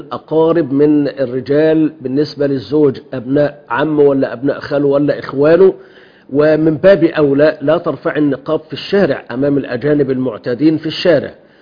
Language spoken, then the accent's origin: Arabic; Egypt; عندنا في مصر